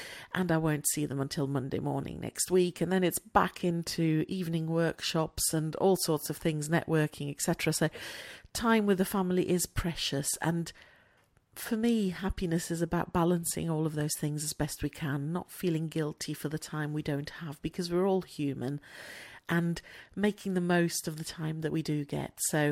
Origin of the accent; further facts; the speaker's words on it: Luxembourg; Now, I grew up in Luxembourg with friends from all over Europe originally